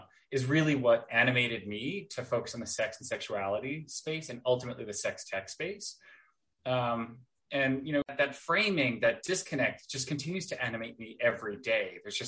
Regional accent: Long Island, New York, United States; now in New York City, United States; I grew up in Long Island. I live in New York City, and I've lived here for like 15 and a half, almost 16 years

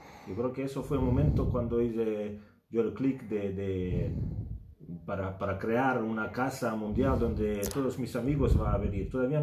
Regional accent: Serbia; born there; Spanish is a second language; Sí, yo nací en Serbia

